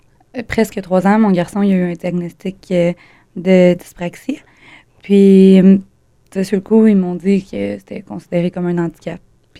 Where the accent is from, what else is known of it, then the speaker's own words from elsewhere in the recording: Trois-Rivières, Quebec, Canada; Je viens de Trois-Rivières.